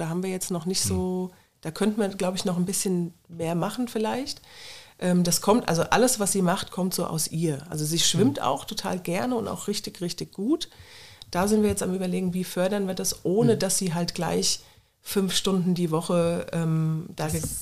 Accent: Nauheim, Hesse, Germany; Also ich komme aus Nauheim und meine Eltern, die hatten Landwirtschaft, einen landwirtschaftlichen Vollerwerbsbetrieb in der Bahnhofstraße.

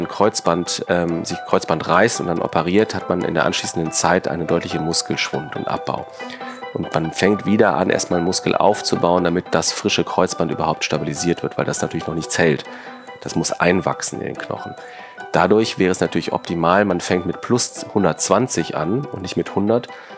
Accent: Cologne, North Rhine-Westphalia, Germany; now in Hamburg, Germany; Es war ganz spannend für mich als Kölner hier in Hamburg festzustellen

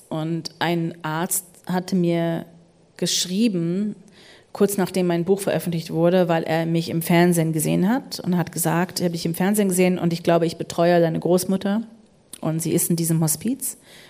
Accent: United States; German is a second language; Ich bin Amerikanerin.

